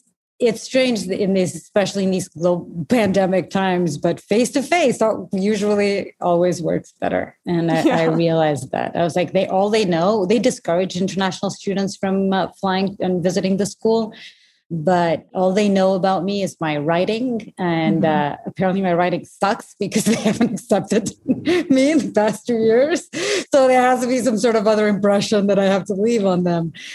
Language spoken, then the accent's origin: English; Portugal; English is a second language; I was born and raised in Portugal, which is actually where I met Shaheen, who connected us all. And I went to an English school there, so that's why I speak English badly.